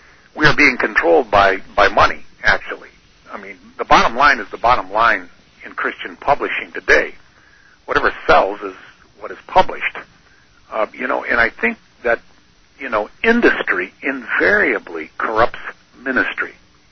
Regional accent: Michigan, United States; I was born and raised in the Western Michigan area. It's the land of the Dutch, and that's my heritage, that's my background.

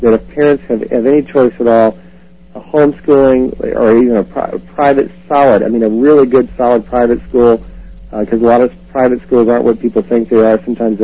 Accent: Texas, United States; and I'm originally from Texas.

